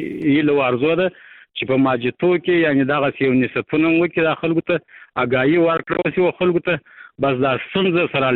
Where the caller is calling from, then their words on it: Kandahar, Afghanistan; ما د شایسته کندار څخه د ټلیفون په کرښه